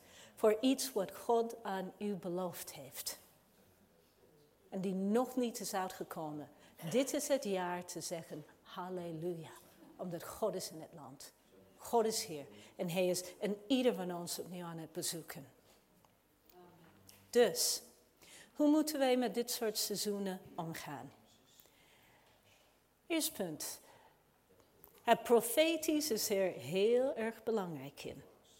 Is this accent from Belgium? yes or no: no; Canada; now in Amsterdam, Netherlands; Weet je, ik ben in Canada opgevoed. Ik hield van sneeuw daar, omdat men daar goed mee kon omgaan.